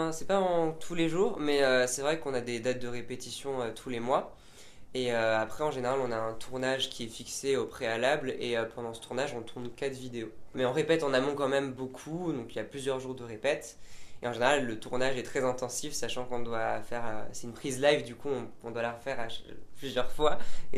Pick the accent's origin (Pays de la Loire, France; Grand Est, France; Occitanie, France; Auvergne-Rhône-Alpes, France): Grand Est, France; Ribeauvillé; now in Paris, France; Je viens d'Alsace, donc de Ribeauvillé. J'habite maintenant à Paris.